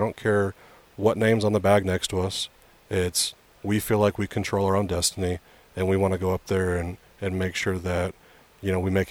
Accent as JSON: {"language": "English", "region": "Arizona", "country": "United States", "said": "You know, I'm from Arizona, and we went there the first year it was there, and we look forward to going back because I believe we have some unfinished business in Arizona."}